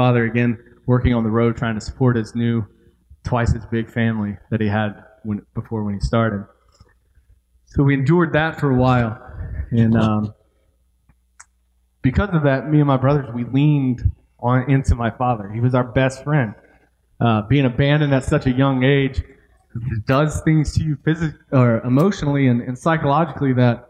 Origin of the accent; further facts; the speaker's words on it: California, United States; born there; So I was born in California in 1988.